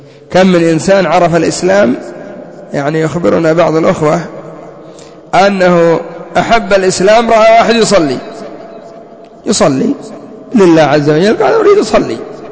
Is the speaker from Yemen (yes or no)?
yes; Yemen; وعندنا في اليمن الآن دعوة إلى الرفض من قبل الحوثيين